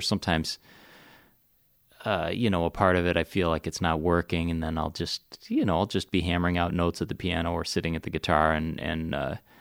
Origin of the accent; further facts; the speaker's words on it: Brooklyn, New York, United States; born there; Well, I was born in Brooklyn, and actually my parents had met in college at University of Michigan in Ann Arbor. And so I was born in 1977, and Brooklyn was rough at that time.